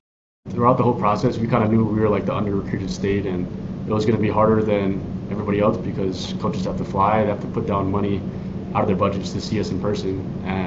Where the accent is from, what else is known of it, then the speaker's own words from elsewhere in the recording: Hawaii, United States; Like you said, I'm from Hawaii, born and raised local boy from the islands.